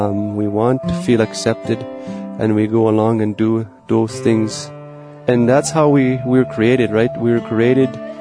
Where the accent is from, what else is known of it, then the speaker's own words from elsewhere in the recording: Loon Lake, Alberta, Canada; I am from Northern Alberta, a reserve called Loon Lake, Alberta, which is a Cree community, and I myself am Cree. I still speak a little Cree, and I was born in Slave Lake, Alberta